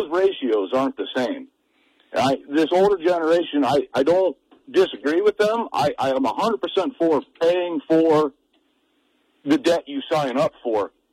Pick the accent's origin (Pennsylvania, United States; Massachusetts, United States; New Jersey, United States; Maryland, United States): Pennsylvania, United States; when I was a kid, I grew up in Pennsylvania, and, you know, you either went to college or you went to work in a factory.